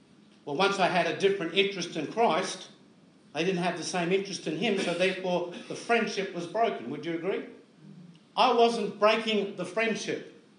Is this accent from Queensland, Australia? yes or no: yes; Brisbane, Queensland, Australia; a town which is 1 hour from where I was brought up in Brisbane